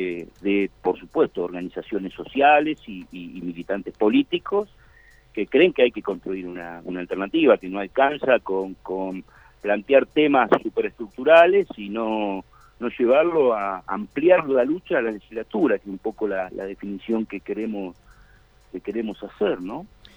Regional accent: Santa Fe, Argentina; Y por eso, como santafesino, en el MAS iniciamos la participación

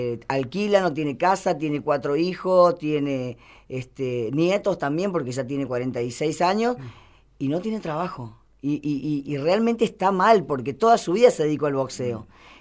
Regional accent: Córdoba, Argentina; also born or lived in Jujuy / Mexico / New York; now in Santa Fe, Argentina; que yo te recuerdo que nací en Jujuy, sí. Me crié en Córdoba, estuve en México, viví en Nueva York un año

